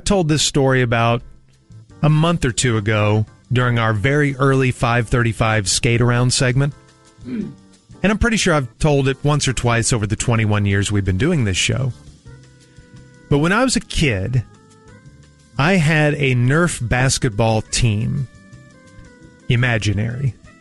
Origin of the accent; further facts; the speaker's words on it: Amarillo, Texas, United States; born there; since I was born in Amarillo, I wanted to play for a team from my hometown.